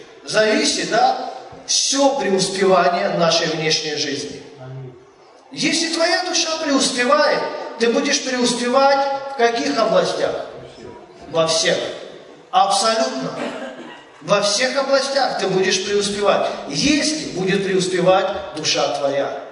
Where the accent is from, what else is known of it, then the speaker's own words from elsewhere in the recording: Ukraine; moved away as an adult; Я приехал, молодой человек с Украины, хотел жену.